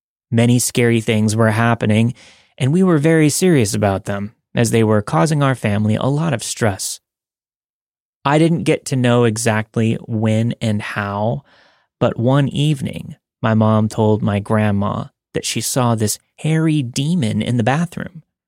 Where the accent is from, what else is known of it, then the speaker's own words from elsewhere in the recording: India; I'm from India.